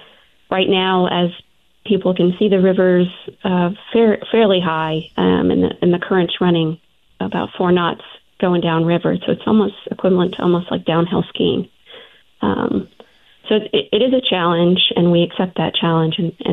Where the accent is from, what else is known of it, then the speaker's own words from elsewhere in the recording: St. Bernard, Louisiana, United States; And I grew up in St. Bernard, very close to the actual Violet Terminal.